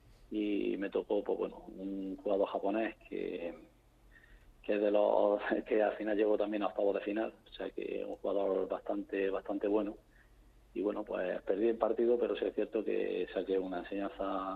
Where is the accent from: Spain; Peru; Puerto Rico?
Spain; Andalusia; pues ya precisamente en mi tierra, en Andalucía